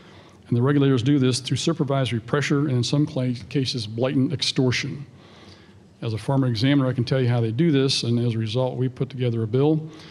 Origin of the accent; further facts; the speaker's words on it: Missouri, United States; In my home state of Missouri, there are 44 banks at the end of 2015